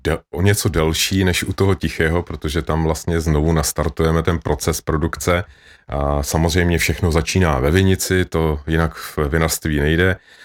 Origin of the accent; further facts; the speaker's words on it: Moravia, Czechia; also born or lived in Žamberk; Nejsem, no i když jsem rodilý Moravák